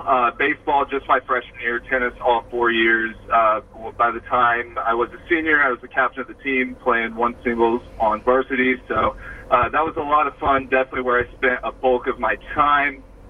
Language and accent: English; Indianapolis, Indiana, United States; born there; Okay, so I was born in Indianapolis, you know, June 27th, 1998.